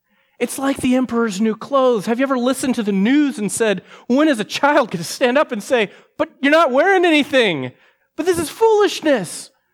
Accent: Texas, United States; I'm a Texan. We're all about autonomous freedom back where I come from.

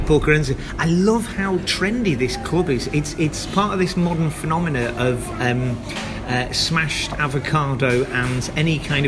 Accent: Preston, North West England, United Kingdom; because I'm originally from Preston.

